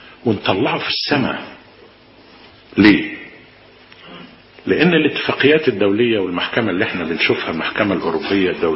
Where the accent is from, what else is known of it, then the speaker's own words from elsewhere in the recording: Egypt; معظمنا كمصريين